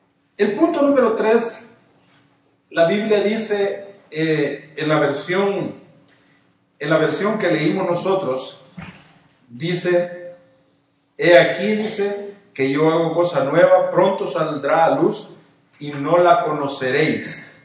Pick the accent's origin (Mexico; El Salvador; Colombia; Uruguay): El Salvador; allá en mi país, si usted lleva el carro allá con un motor así, le dice, aquí se lo revirtió. Aquí no se lo revirtió. ¿Cómo lo revirtiamos? Porque ya estamos hablando los dos, Spanglish, estamos hablando allá en El Salvador.